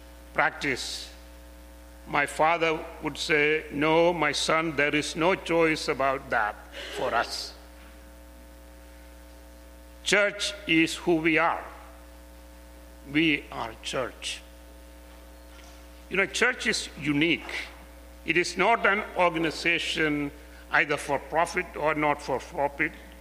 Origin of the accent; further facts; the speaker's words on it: India; growing up in India as a Marthoma Christian